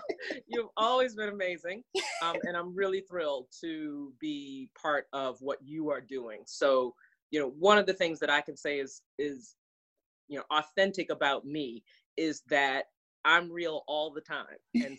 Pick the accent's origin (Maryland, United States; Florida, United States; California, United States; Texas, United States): Maryland, United States; I'm from Maryland. I love being home again because it reminds me who I am.